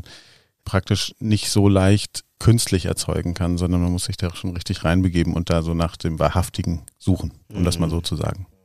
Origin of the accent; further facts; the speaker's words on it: North Rhine-Westphalia, Germany; in meiner Heimatstadt im Ruhrgebiet hatten wir einen ganz engagierten Menschen